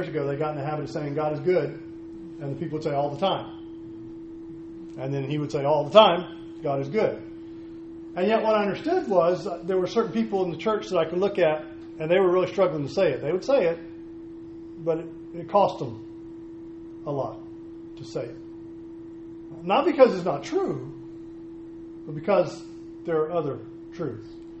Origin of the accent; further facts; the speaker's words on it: Pensacola, Florida, United States; I grew up in Pensacola, Florida.